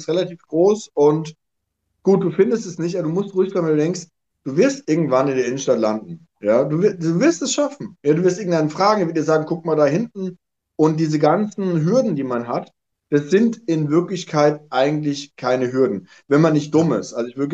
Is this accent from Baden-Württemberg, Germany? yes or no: no; Hesse, Germany; Also ich meine, ich bin in Westhessen aufgewachsen.